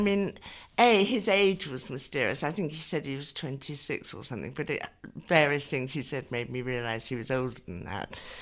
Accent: Twickenham, London, United Kingdom; I grew up in Twickenham.

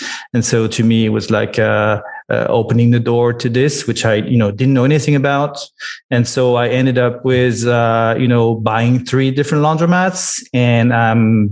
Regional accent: Paris, Île-de-France, France; moved away as an adult; now in United States; I was born in Paris, lived there for 40 years and decided.

